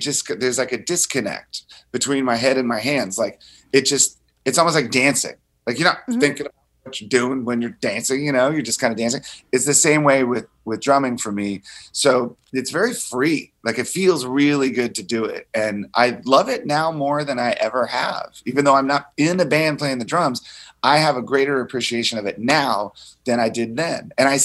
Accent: Springfield, Virginia, United States; I'm from Virginia, just outside mm-hmm. of D.C.

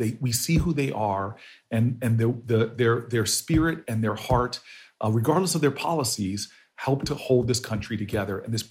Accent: New Jersey, United States; and you know that I'm a Democrat from New Jersey

